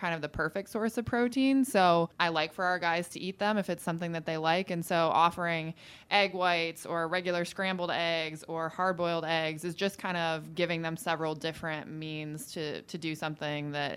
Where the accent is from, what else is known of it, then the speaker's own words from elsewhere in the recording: Dayton, Ohio, United States; So I am from Ohio, grew up in Dayton.